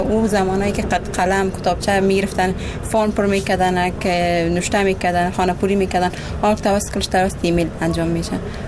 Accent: Afghanistan

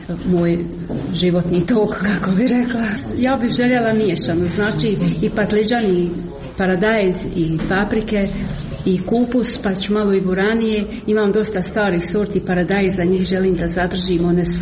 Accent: Konopljište, Republika Srpska, Bosnia & Herzegovina; Dolazim iz konopljišta sa Ozrena.

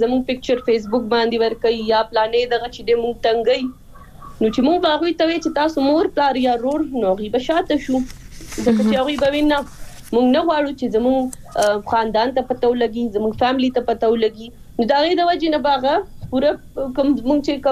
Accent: Swat, Khyber Pakhtunkhwa, Pakistan; زه خپل چونکی د سوات نه يم نو زه خپل علاقه ولا نه فیمیل يم

